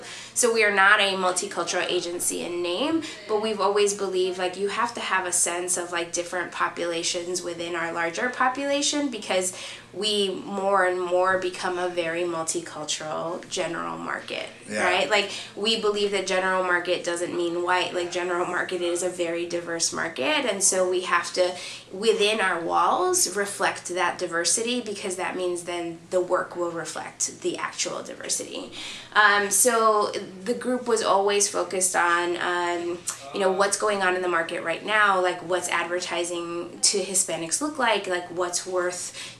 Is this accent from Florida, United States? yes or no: no; New York City, New York, United States; Like, I am Latina. I grew up in New York City, a very like Latino community.